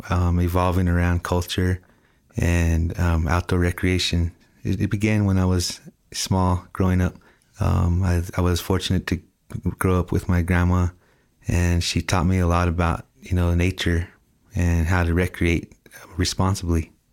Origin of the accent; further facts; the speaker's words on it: Kayenta, Arizona, United States; And I come from, I was raised in Kent, Arizona. So Monument Valley is where I grew up, backyard.